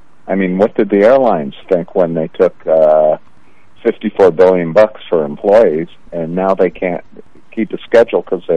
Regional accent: South Bend, Indiana, United States; where when I grew up in South Bend, We had Church League. We had CYO League. We had Park League.

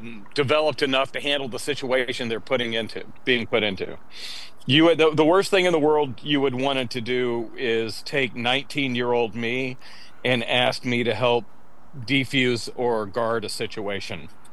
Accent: Memphis, Tennessee, United States; Or of my hometown. I love how he described it as an outsider. I really did. So, but nobody cares about Memphis but me on here, so we will move on.

